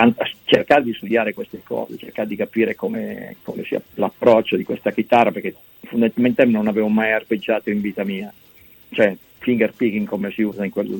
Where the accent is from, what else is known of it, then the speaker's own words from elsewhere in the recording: Milan, Lombardy, Italy; Io vengo da Milano